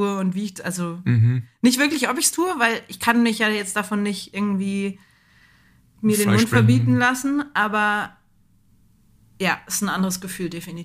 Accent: Aschau im Chiemgau, Bavaria, Germany; now in Oberaudorf, Germany; Ich bin aufgewachsen in Aschau im Chiemgau. Das ist hier, wenn man jetzt aus den Fenstern guckt, von da, wo wir gerade sind, Luftlinie ungefähr 20, 30 Kilometer weg. Ich lebe jetzt in Oberaudorf im Inntal

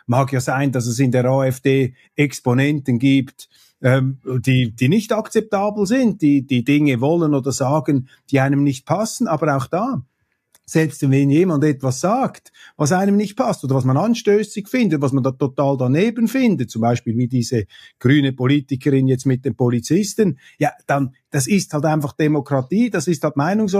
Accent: Switzerland; Klingt jetzt etwas überheblich hier als Schweizer, aber ich sage das mal, stimmt.

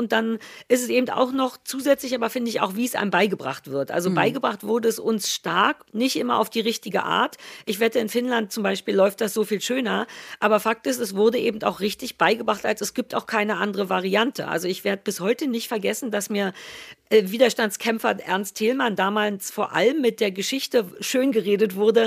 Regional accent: East Germany, Germany; dieses Solidarische ist mir als Ossi gar nicht so fern.

